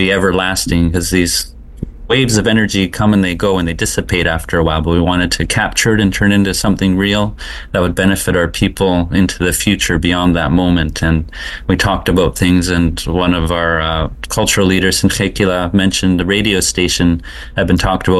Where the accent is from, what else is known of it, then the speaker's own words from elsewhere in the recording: British Columbia, Canada; I am from Nuhalk here.